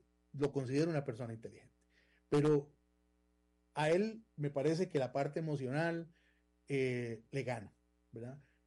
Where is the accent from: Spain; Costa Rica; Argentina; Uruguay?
Costa Rica; uno dice, yo soy de Costa Rica, la gente hasta que pela los ojos de la felicidad